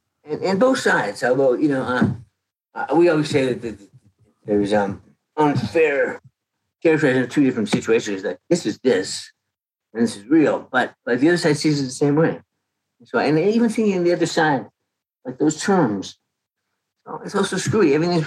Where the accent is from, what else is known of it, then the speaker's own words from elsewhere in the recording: Canada; now in United States; I came from Canada in 1979.